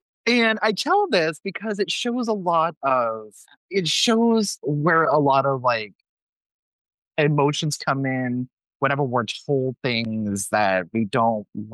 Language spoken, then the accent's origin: English; Independence, Missouri, United States; Because my hometown, you know, I grew up in Independence, Missouri.